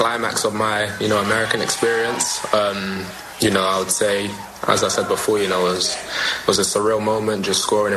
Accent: London, United Kingdom; accent: British; moved away; also born or lived in New York, United States; I was born in New York and grew up in London, you know, hence the British accent.

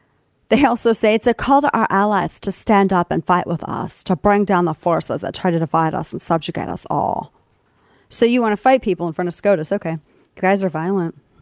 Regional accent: St. Louis, Missouri, United States; takes place in my home state and in my hometown of St. Louis, which was crazy to see a hospital that, because Kane and I are both St. Louisans, homegrown

